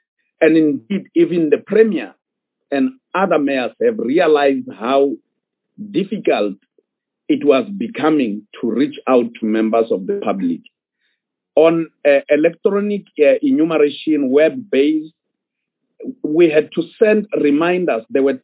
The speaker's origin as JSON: {"language": "English", "region": "Western Cape", "country": "South Africa", "said": "told them that I'm from Nyanga and Langa"}